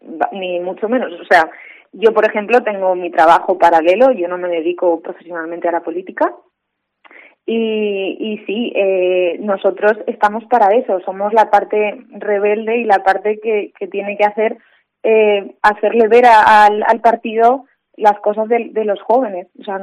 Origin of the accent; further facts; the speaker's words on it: Cella, Aragon, Spain; tengo 26 años, soy de Cella. Y me encanta mi pueblo, me encanta el mundo rural.